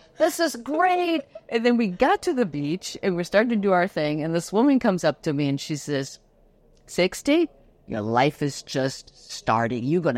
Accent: Germany; English is a second language; now in United States; I'm originally from Germany.

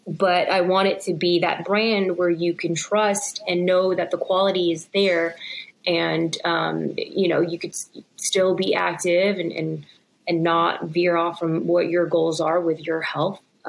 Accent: Philippines; born there; I was born in the Philippines.

